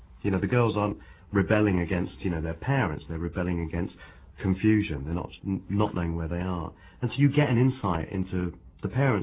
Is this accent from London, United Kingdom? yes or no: yes; London, United Kingdom; born there; that was very reminiscent of my own upbringing, even though I was born in London.